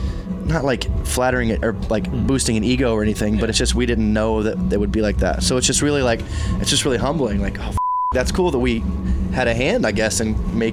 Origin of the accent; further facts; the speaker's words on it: Alabama, United States; And I'm from Alabama, so we want to go back to Alabama eventually.